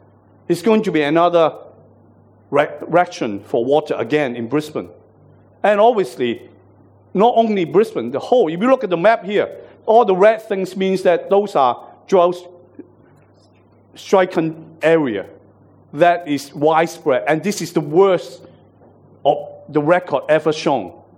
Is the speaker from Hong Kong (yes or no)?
yes; Hong Kong; One to my heart too, because I'm from Hong Kong originally.